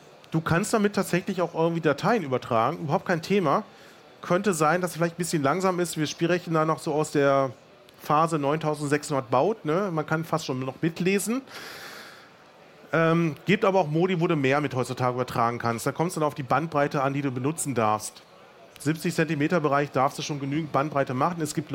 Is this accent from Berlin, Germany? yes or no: yes; Berlin, Germany; Tatsächlich, wie gesagt, ich bin aus Berlin.